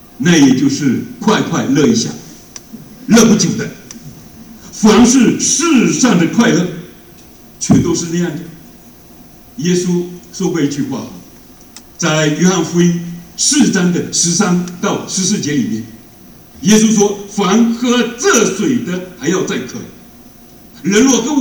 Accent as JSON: {"language": "Chinese", "region": "Fujian", "country": "China", "tie": "born there", "said": "我出生在福建的农村，当时哈，在农村里面，你改变自己命运的唯一的方式就是考大学。"}